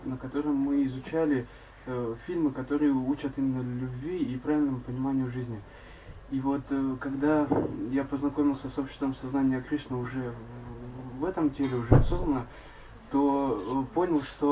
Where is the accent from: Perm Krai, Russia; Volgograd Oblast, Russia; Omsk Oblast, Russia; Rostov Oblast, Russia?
Omsk Oblast, Russia; Omsk; Из Омска. Я как раз зарегистрировался.